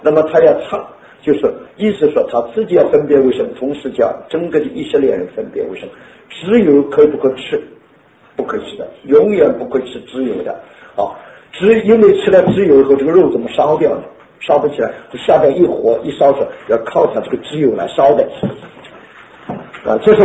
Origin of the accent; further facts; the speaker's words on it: China; 那我们中国人叫做祭刀